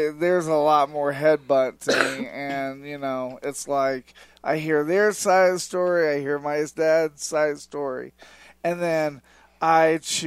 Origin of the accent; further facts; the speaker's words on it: Kokomo, Indiana, United States; I go there and visit every time I'm in my hometown, where there's no beaches.